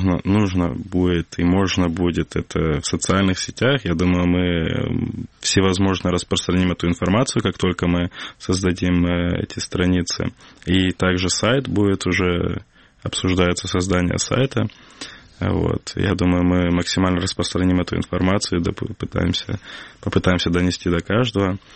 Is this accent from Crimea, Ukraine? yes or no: yes; Crimea, Ukraine; moved away; я после переезда из Крыма, не переезда, на временное, скажем так, на обучение, когда выехал в Киев, у меня обострилась моя крымско-татарскость